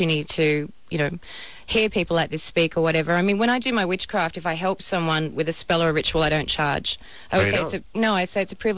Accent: Australia; And actually, growing up in Australia, I had the privilege of spending some time

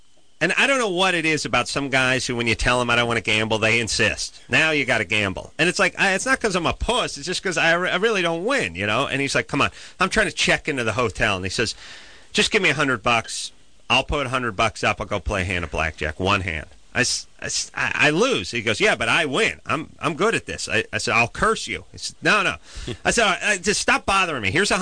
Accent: California, United States; I'm from Southern California. We don't know any card games.

